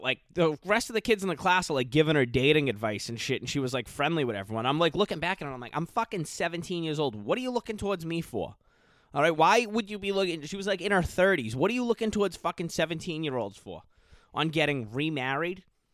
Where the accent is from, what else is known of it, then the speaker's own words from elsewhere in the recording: Massachusetts, United States; I'm drinking my iced coffee because I'm from Massachusetts.